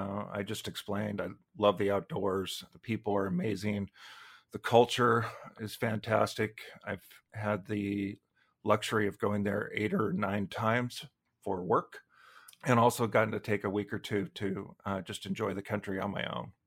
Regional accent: Montana, United States; So I grew up in Montana, grew up in the great outdoors on a ranch, the whole works.

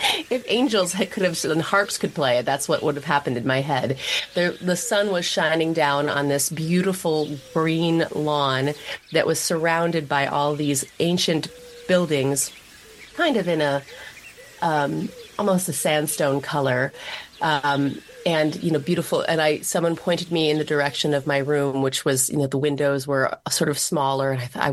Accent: Minnesota, United States; And I said, you know, I'm from Minnesota.

